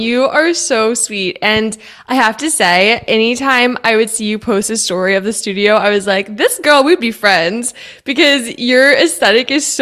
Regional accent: Canada; also born or lived in West Texas, United States; I grew up in Canada. That's where my childhood was. I've lived all over the place though. Originally I was born in West Texas, so part Texan, part Canadian.

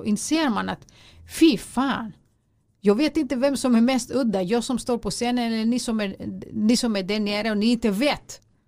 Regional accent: Greece; Jag får prata och jag får berätta att jag är grek.

